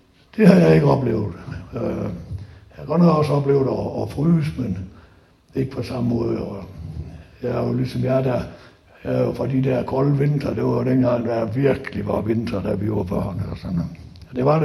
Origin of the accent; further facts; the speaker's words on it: Central Denmark Region, Denmark; born there; jeg er født i Danmark, og så helt specielt Vestjylland selvfølgelig.